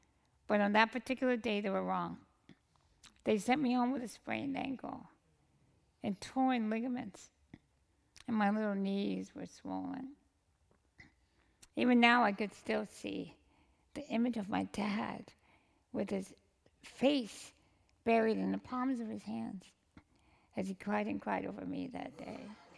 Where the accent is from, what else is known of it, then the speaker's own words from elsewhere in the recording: Jamaica; Well, friends, I grew up in Jamaica, as you heard, and let me tell you, that was hard.